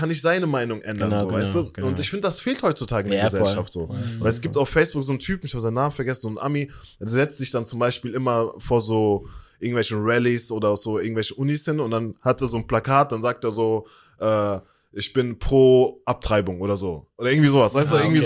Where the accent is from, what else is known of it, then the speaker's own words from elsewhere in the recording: Germany; Und das sind auch so Traits, so die ich als Deutscher einfach habe, so, weißt du.